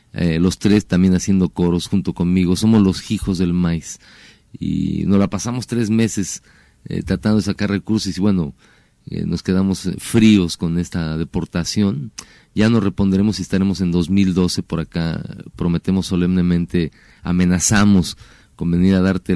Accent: Mexico; muchos que somos mexicanos.

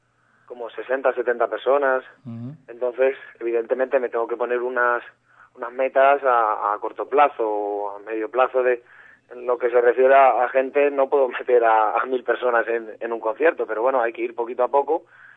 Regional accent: Madrid, Community of Madrid, Spain; Soy de allí de Madrid, ¿no?

